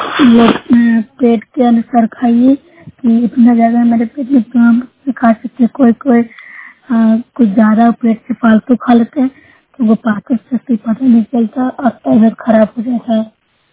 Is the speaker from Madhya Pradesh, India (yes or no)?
no; Noorsarai, Bihar, India; मैं नौसरा प्रखंड से बोल रही हूँ, जिला नालंदा का निवासी हूँ।